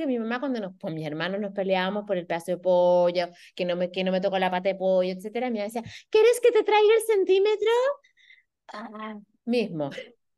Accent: Chile; Y como chilenas, no, no.

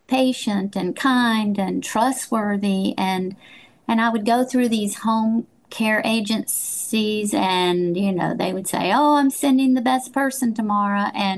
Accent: North Carolina, United States; now in Florida, United States; My mom, I live in Florida, but my mom, I grew up in North Carolina.

